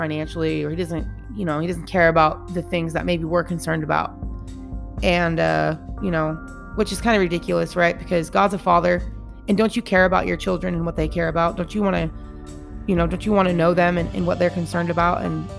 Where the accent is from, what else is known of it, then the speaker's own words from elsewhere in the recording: Washington, United States; I had lived in my home state my whole life, pretty much. I mean, I went down to Oregon a couple times. You know, that's where my stepdad was. And so we lived there in Oregon for a little bit. But, you know, Washington State was my home state